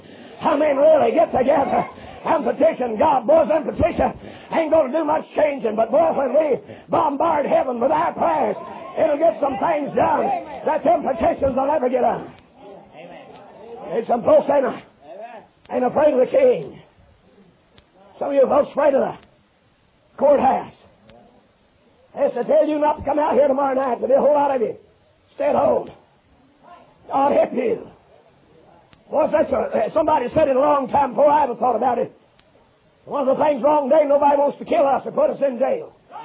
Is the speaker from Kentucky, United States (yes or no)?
yes; Kentucky, United States; Now, I'm from Kentucky. And every preacher, when he gets called to preach, ought to have to spend 2 years in Kentucky.